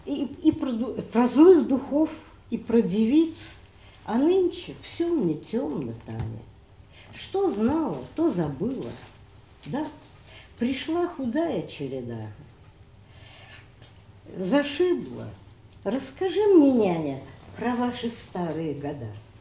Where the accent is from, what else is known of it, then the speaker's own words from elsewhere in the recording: Saint Petersburg, Russia; moved away; я из Ленинграда